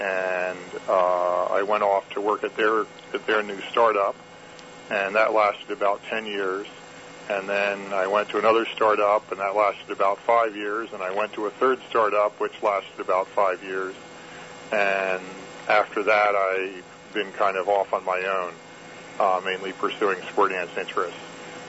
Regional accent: Wilmington, Delaware, United States; also born or lived in Buffalo / Niagara Falls; So I was born in Buffalo, New York, and spent a few years in Niagara Falls, but mainly consider Wilmington, Delaware my home.

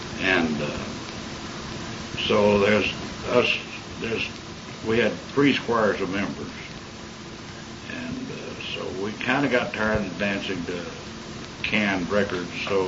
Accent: Abilene, Texas, United States; also born or lived in Tuscola, Texas; All right, I was born in Tuscola, Texas. That's 17 miles south of Abilene.

